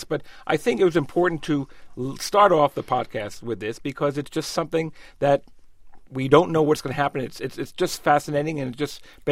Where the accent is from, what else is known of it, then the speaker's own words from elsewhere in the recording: Detroit, Michigan, United States; I'm from Detroit.